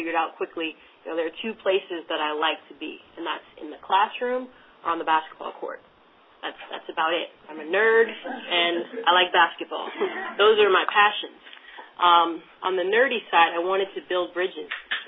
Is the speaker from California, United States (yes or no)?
no; St. Louis, Missouri, United States; So I'm from St. Louis, and neither of my parents went to college.